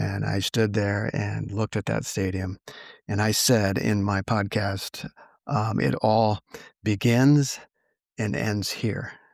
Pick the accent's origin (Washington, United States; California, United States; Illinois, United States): California, United States; Santa Clara; this year the game is being played in my hometown here in Santa Clara, California, in my home stadium.